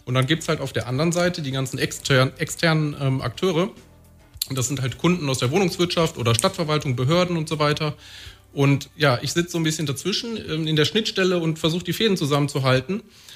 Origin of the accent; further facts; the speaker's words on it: Essen, North Rhine-Westphalia, Germany; Eigentlich komme ich aus dem Ruhrgebiet, aus Essen.